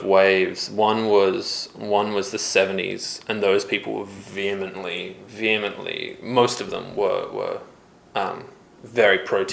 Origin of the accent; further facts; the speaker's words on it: Australia; I was as most Australian undergrads, working part-time in retail, and was working in a liquor store in a part of Sydney